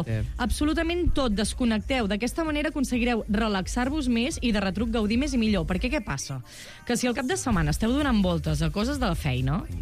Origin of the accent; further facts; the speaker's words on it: Banyoles, Catalonia, Spain; jo sóc de Banyoles, els caps de setmana aprofito per anar. I jo, quan arribo a Banyoles, només penso en caminar